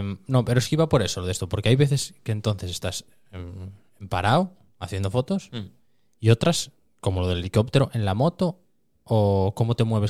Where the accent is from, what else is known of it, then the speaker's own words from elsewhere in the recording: Cerredo, Asturias, Spain; la vuelta este año, por ejemplo, pasa por mi pueblo, por Cerredo, que tiene buenas carreteras